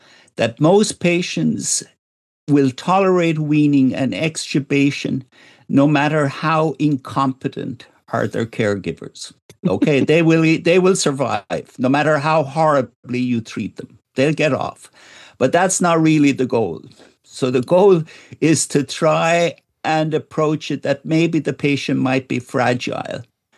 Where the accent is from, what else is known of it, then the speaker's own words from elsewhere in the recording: Ireland; I'm an Irishman, so I might say that we will decommission the ventilator